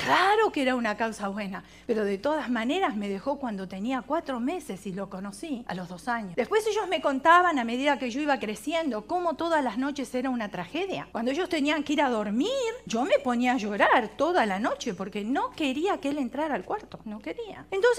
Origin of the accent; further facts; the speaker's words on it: Argentina; also born or lived in Italy; estábamos en Italia, yo nací en Italia, no había trabajo y al tener yo 4 meses de edad, mi padre decidió viajar a Argentina